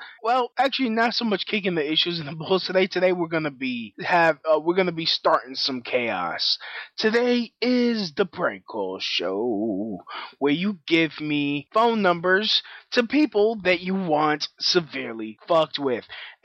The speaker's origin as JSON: {"language": "English", "town": "Brooklyn", "region": "New York", "country": "United States", "said": "And, you know, I'm from Brooklyn. I just moved here and, you know, I don't know nobody."}